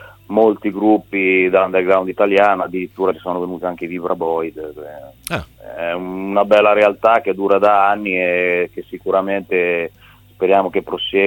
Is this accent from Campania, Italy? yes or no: no; Ancona, Marche, Italy; No, guarda, io sono di Ancona.